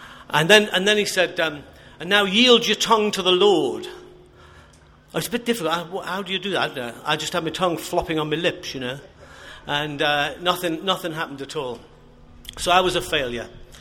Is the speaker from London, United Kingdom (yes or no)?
no; Liverpool, North West England, United Kingdom; I grew up in Liverpool, which you might be able to tell occasionally from the way I speak. And I grew up in a Brethren assembly